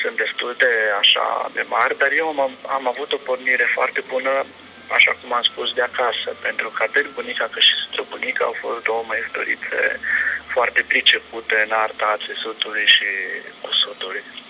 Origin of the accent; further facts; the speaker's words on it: Giroc, Timiș County, Romania; Pentru că satul meu, localitatea mea, Giroc, locul în care eu m-am copilărit, este astăzi un mic cartier rezidențial de lângă Timișoara.